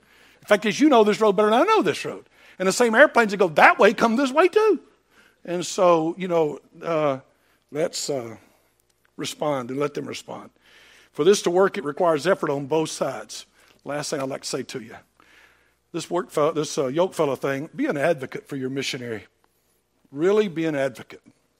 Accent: McEwen, Tennessee, United States; born or raised there; also born or lived in Nashville

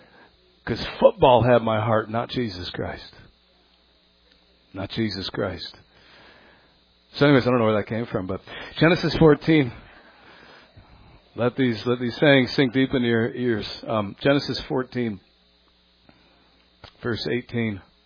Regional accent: Buffalo, New York, United States; Thank God I was raised in Buffalo. That's why there's still hope for people in Buffalo, because their gods have never won.

